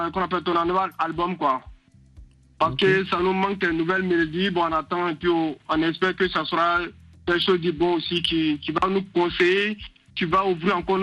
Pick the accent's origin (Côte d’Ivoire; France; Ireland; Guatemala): Côte d’Ivoire; généralement, chez nous, en Côte d'Ivoire, on l'appelle le grand frère le père.